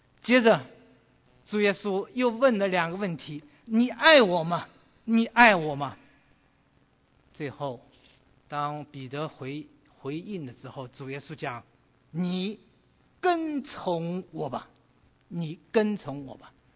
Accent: Taiwan; moved away as an adult; also born or lived in Shanghai, China; now in United States; 我生在中国上海，在5岁半的时候来到了，随着父母亲到了台湾，在台湾15年，大学毕业之后呢，我就到了美国来，所以在美国住了将近40多年。

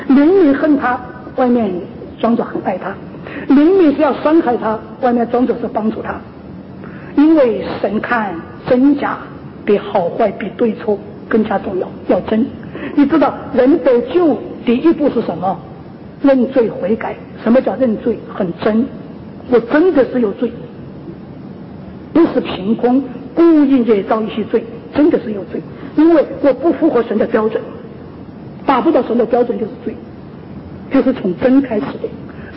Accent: China; 我就想到在我的老家，在大陆上算是中上的家庭

